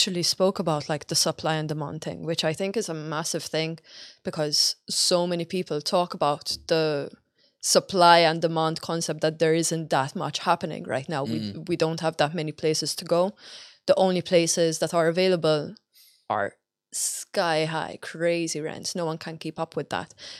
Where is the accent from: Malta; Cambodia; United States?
Malta; I'm from Malta.